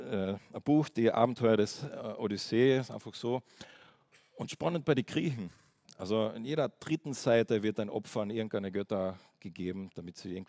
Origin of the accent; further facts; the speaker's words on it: Switzerland; Wir sind ja Schweizer